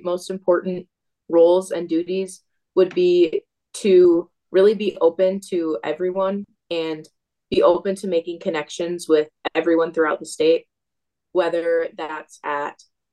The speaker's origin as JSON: {"language": "English", "region": "Minnesota", "country": "United States", "said": "I am from Pipestone County."}